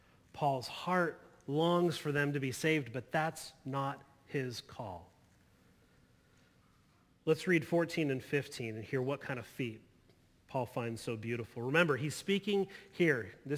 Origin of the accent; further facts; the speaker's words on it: Eugene, Oregon, United States; So, I'm from Eugene. Most of you know that. I occasionally talk about that. You know, I still bleed green and yellow. I boast in the knowledge that Eugene is the home of the one-way street.